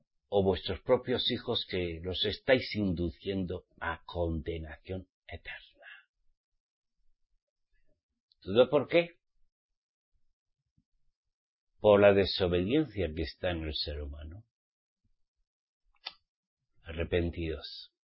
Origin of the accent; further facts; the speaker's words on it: Spain; yo como soy español